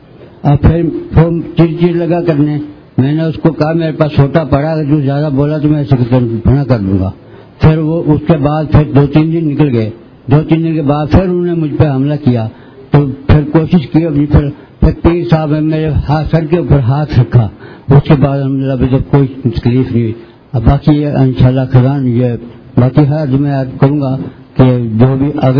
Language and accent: Urdu; Sheikhupura, Punjab, Pakistan; میں ضلع شیخپورہ سے آیا ہوں, کوٹ پنجاب سے. تین چار مہینہ ڈیڑھ ہو گیا آتے ہوئے